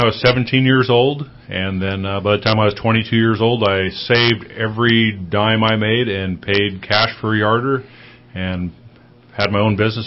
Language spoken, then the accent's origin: English; Oregon, United States; also born or lived in Alaska, United States; Yes, actually, I was born in Oregon, stayed there till I was 18, went to Alaska for 3 years, stayed in a floating logging camp